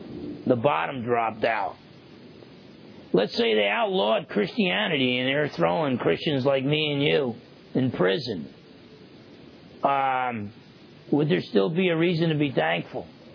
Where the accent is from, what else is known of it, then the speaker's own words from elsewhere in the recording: New Jersey, United States; Growing up in New Jersey, I would see retired vets, and they'd be World War II vets